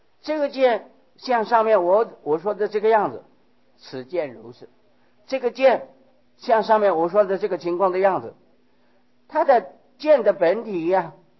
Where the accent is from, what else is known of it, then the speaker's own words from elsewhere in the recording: Taiwan; 例如说，我们是台湾的地方的人，就称为台湾人。